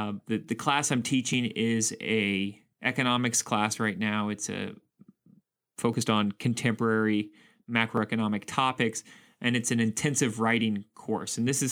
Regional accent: Georgia, United States; born there; also born or lived in Germany / Kansas / Texas / Virginia; And so I was born in Georgia, but lived there for a while, lived in Germany, Kansas, Texas, Virginia

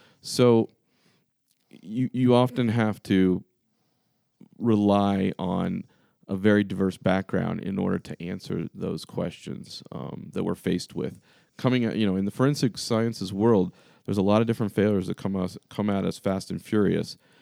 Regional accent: Florida, United States; And that part of growing up in Florida did not appeal to me

